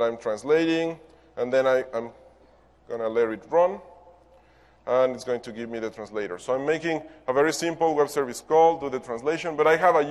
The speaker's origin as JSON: {"language": "English", "country": "Mexico", "first_language": "Spanish", "second_language": "English", "said": "So I'm from Mexico, so I speak Spanish."}